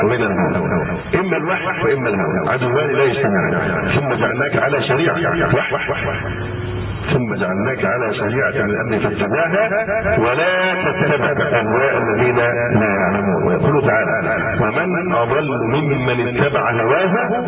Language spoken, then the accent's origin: Arabic; Egypt; القضية والخلاف الذي تدور رحاه الان سواء عندنا في مصر او في غيرها